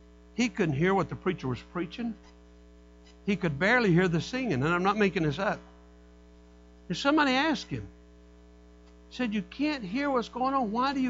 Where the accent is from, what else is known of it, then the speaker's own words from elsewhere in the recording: Birmingham, Alabama, United States; also born or lived in Natchez, Mississippi; I was born and raised up in Birmingham. I went in the ministry up in Birmingham, and then I went to Natchez, Mississippi to pastor, and I pastored there for 8 years.